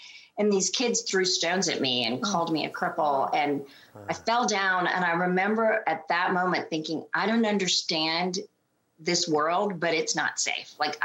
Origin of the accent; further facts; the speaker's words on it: India; born there; I was born in India to Christian parents.